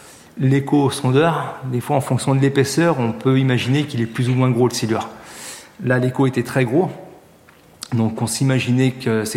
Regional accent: Charlieu, Auvergne-Rhône-Alpes, France; j'ai 38 ans. Je suis originaire de Charlieu dans la Loire.

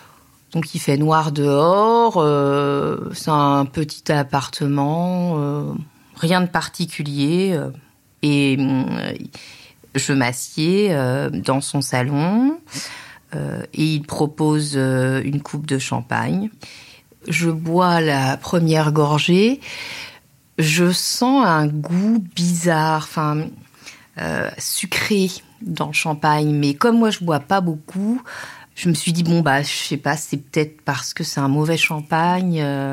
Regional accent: Guérande, Pays de la Loire, France; born there; Je suis née à Guérande, donc je suis élue dans la circonscription où je suis née. Donc Guérande, c'est à 5 km de la Baule.

